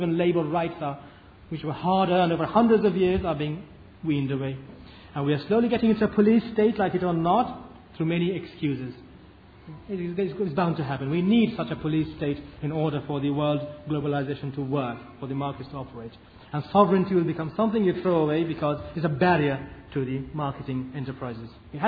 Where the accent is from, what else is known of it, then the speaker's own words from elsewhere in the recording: United Kingdom; this trust needs to be fulfilled in Britain for us as British Muslims.